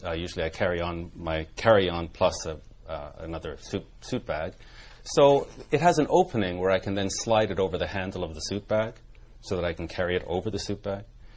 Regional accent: Canada; He's not a president for Canada. I'm a Canadian. There are decisions that he's making that are not great for Canada.

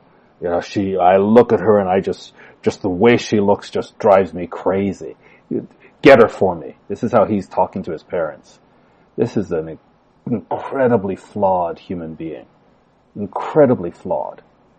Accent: Canada; look, I'm Canadian

